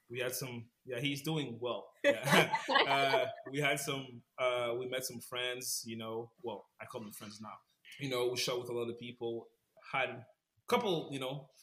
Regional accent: Ottawa, Ontario, Canada; hey, I'm from Ottawa. I'm coming to Montreal.

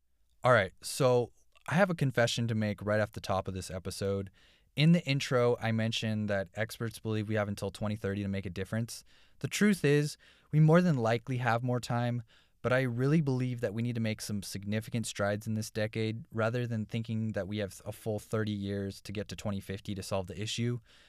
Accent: California, United States; the last story we're going to touch on today is my home state of California.

